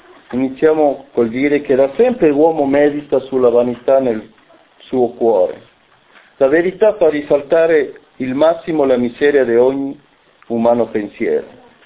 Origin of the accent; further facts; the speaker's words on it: Ecuador; questo terremoto che è venuto nel mio paese, ovvero in Ecuador